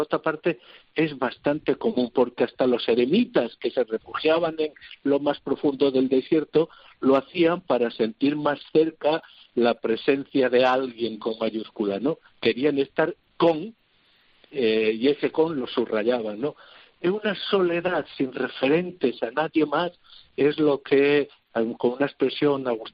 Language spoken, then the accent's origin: Spanish; Navarre, Spain; nosotros somos de Navarra